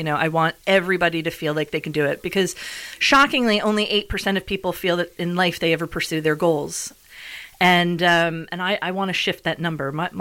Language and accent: English; New York, United States; now in United Kingdom; So I'm originally from New York, and the way you would do that in New York is very different from the way you would do that in Britain.